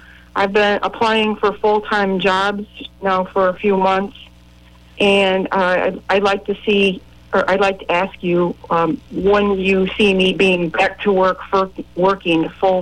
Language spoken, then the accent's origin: English; Illinois, United States; Yeah, I'm from Illinois.